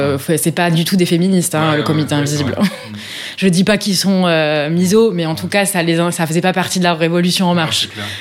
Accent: Paris, Île-de-France, France; comme on est parisien

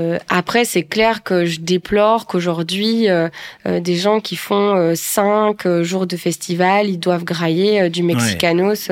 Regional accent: Belgium; moi, en tant que Belge

